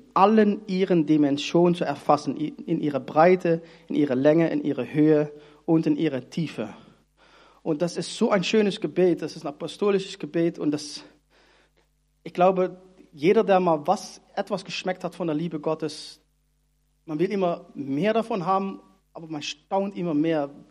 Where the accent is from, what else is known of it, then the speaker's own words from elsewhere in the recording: Netherlands; now in Germany; Ja, dann bin ich ein Niederländer, der in Deutschland wohnt.